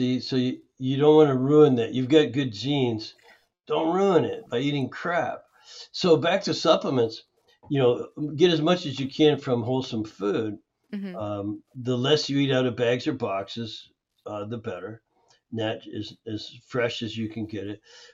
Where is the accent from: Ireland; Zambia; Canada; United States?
Canada; I grew up in Canada.